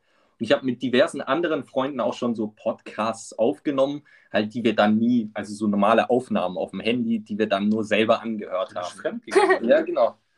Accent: Konstanz, Baden-Württemberg, Germany; sondern aus Konstanz am Bodensee.

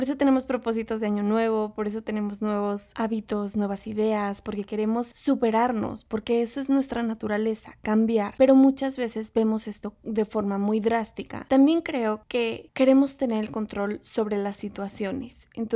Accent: Mazatlán, Sinaloa, Mexico; also born or lived in Zacatecas / Guadalajara / Madrid; now in Mexico City, Mexico; nací en Zacatecas, luego nos fuimos a vivir a Mazatlán, luego me fui a estudiar a Guadalajara, luego me fui a Madrid, luego me fui a Ciudad de México.

